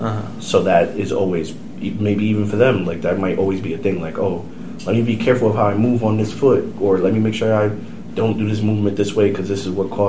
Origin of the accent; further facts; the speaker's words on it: New York, United States; He's from New Jersey. You know, he's near, because I'm from New York, he's near my area.